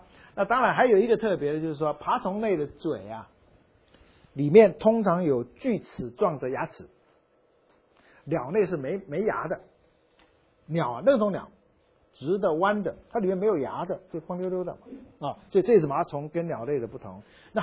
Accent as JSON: {"language": "Chinese", "country": "China", "said": "被我们中国人找到了。"}